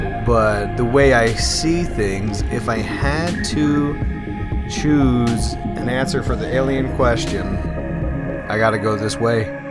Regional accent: United States; I said that I was born and raised a Christian in America.

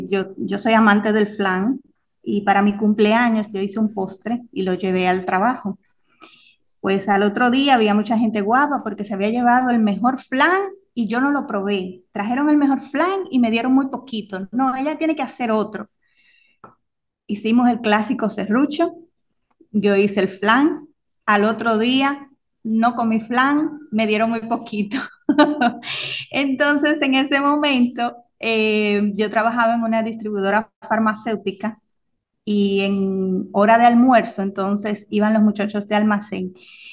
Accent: Hato Mayor del Rey, Hato Mayor, Dominican Republic; yo soy de Hato Mayor del Rey, del pueblo, y soy hija de papá y mamá cocineros.

